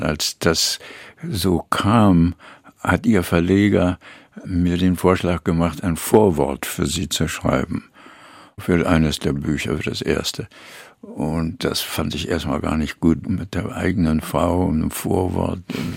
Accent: Berlin, Germany; Deutschland ist, also Berlin vor allen Dingen, meine Heimat.

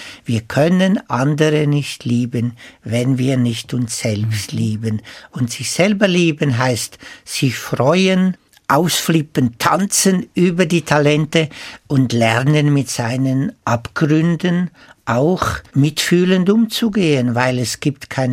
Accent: Switzerland; Und als Schweizer, wo die Züge so pünktlich sind, bin ich mir das nicht so gewohnt.

